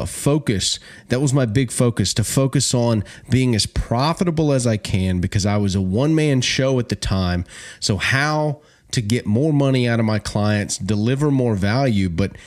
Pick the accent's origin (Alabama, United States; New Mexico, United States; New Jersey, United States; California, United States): Alabama, United States; I grew up in that. I'm from Alabama. My family, they all work.